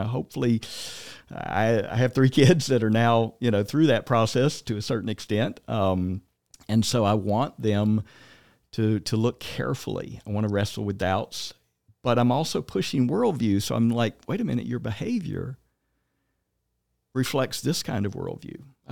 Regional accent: Southern United States, United States; Again, I grew up in the Bible Belt, and the majority of the people were living a deist version of God.

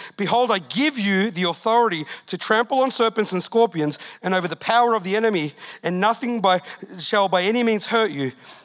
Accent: Australia; Now, it's true, I'm from Australia. I've got my passport to prove it

